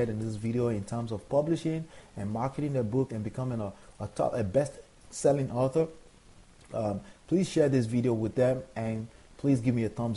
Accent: Nigeria; born there; I was born in Nigeria

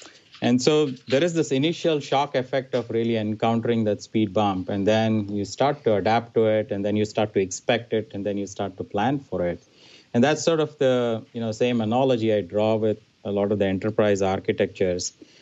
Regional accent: India; moved away as an adult; now in United States; I'm originally from India, and I'm an engineer by education

